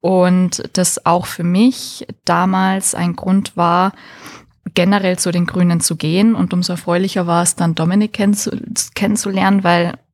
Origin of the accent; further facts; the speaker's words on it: Wartenberg, Bavaria, Germany; also born or lived in Erding; Und ich bin in Erding geboren, aber in Wartenberg aufgewachsen. Also seit Windelzeiten hier unterwegs.